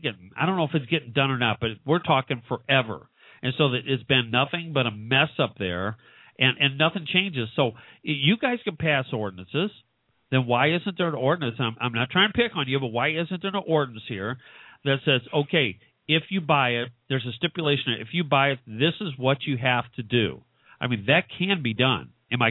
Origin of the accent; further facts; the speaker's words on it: St. Louis, Missouri, United States; Look, I came from St. Louis.